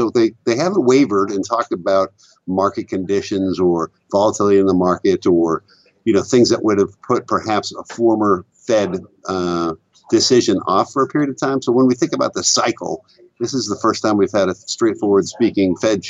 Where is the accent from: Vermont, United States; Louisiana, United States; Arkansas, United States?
Vermont, United States; growing up in Vermont, you're pretty close to the Canadian border.